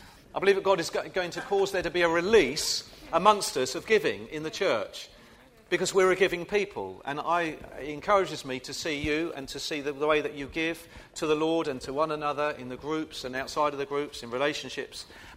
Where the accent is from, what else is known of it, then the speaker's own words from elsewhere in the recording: England, United Kingdom; we're British, or I am anyway, I'm English.